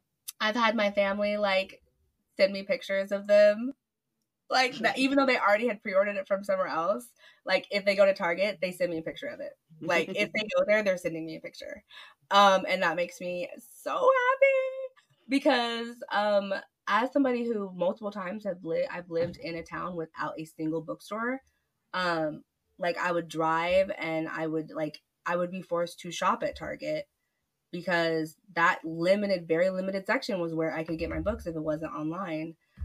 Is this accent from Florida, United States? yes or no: yes; Florida, United States; also born or lived in Washington; So I spent like my early years in Washington State, but I was raised mostly in Florida, so hurricanes and tropical storms were just, you happen all the time